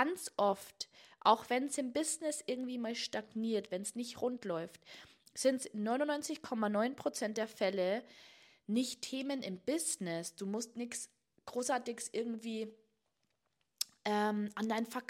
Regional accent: Bavaria, Germany; wie man bei uns in Niederbayern sagt

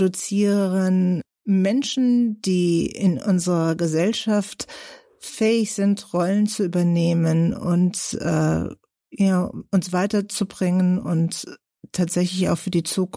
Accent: Rhineland-Palatinate, Germany; accent: Eifel; seit 2015 bin ich zudem Schulleiterin und zwar an einer Realschule Plus in der Vulkaneifel. Das ist meine Heimat, dort wo ich eigentlich auch herkomme. Manchmal hört man es mir auch an, dass ich eine Eiflerin bin

